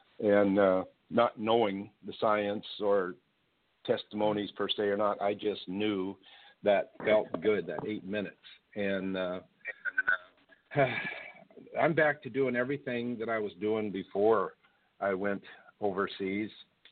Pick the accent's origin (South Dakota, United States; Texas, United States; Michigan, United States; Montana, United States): Montana, United States; And being an outdoorsman born and raised in Montana, I just couldn't accept that.